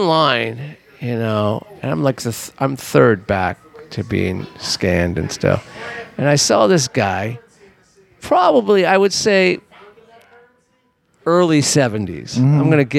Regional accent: Los Angeles, California, United States; No, growing up in Los Angeles, I never had a desire to go to Hawaii.

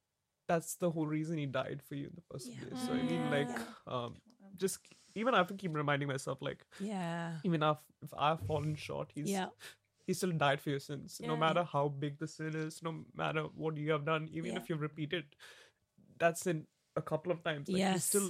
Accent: Dubai, United Arab Emirates; because I come from Dubai

